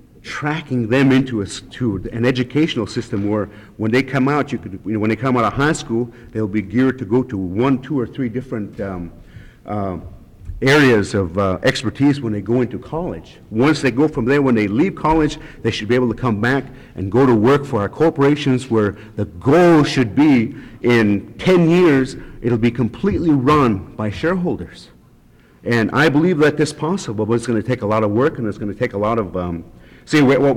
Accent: Alaska, United States; what happened to Alaska Native people up here is, you know, one day we're Indian people, we're fishermen, the next day we were shareholders for a corporation.

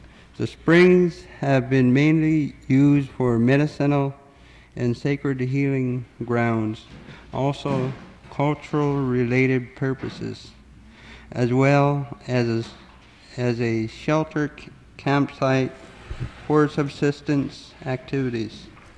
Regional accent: Shishmaref, Alaska, United States; I'm from Shishmaref.

